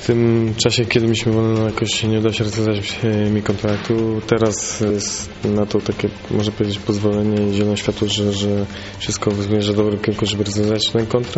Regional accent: Poznań, Greater Poland Voivodeship, Poland; no jestem poznaniakiem. Od małego tutaj grałem po 13

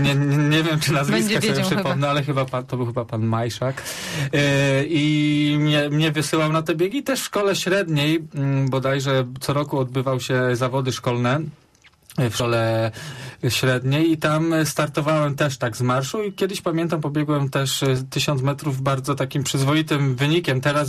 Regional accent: Kościan, Greater Poland Voivodeship, Poland; ja pochodzę z Kościana, więc grałem przez kilka lat w Obrze Kościan.

